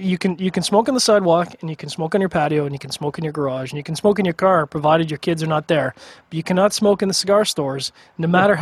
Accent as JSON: {"language": "English", "country": "Canada", "said": "Of course, I'd be remiss to say they're of course being a Canadian."}